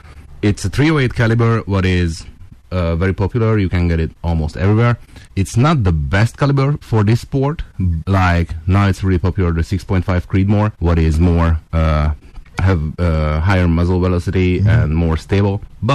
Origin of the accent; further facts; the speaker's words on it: Hungary; English is a second language; moved away as an adult; now in Texas, United States; I was born and raised in Hungary, and I spent 13 years in the Hungarian Defense Forces, 9 years from that in the Special Forces, and I moved here in Texas about a year ago.